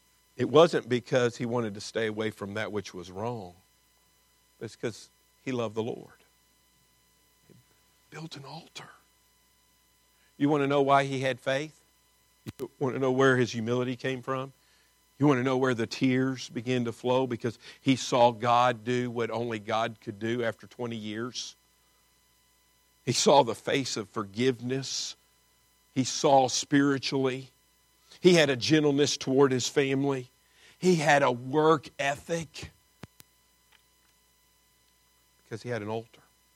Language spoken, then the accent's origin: English; Kentucky, United States; I grew up in Kentucky. I went off to school to learn the English language. Before that, I knew hick.